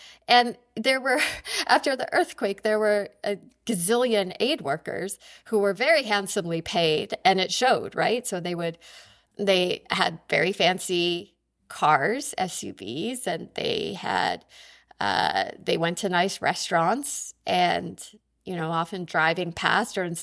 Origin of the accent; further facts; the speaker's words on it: United States; I was especially interested in that because, you know, I'm American, but my parents came to the United States from India, and they settled in Iowa